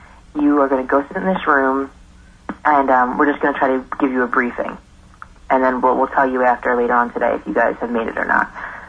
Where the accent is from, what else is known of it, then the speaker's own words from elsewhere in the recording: New York, United States; Laura is from Miami, and I'm from New York.